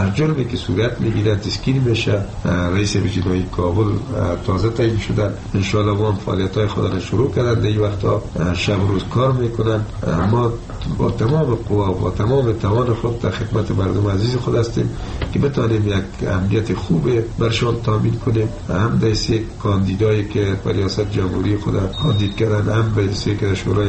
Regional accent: Afghanistan; ما افغان هستیم

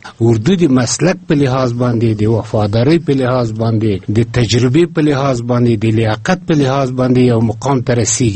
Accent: Afghanistan; ما افغان هستیم

